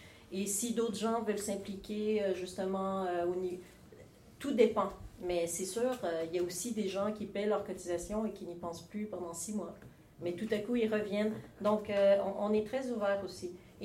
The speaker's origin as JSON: {"language": "French", "town": "Montreal", "region": "Quebec", "country": "Canada", "said": "Comme moi, justement, je viens de Montréal."}